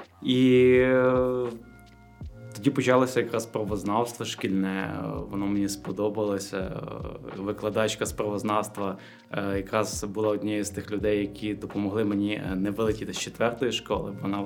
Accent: Lviv, Lviv Oblast, Ukraine; І фізично я знаходжуся у Львові як львів'янин

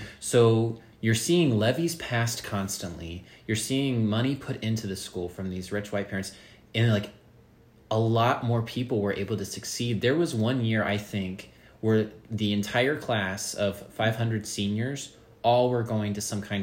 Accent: Springfield, Ohio, United States; I grew up in Springfield, Ohio, and there were two main high schools there known as North and South.

